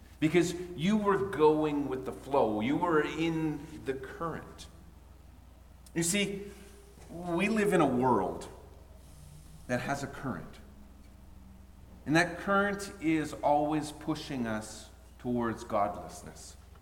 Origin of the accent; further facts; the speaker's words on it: Alberta, Canada; I grew up in Alberta. My experience of the lake was you could walk a mile out and maybe your knees would get wet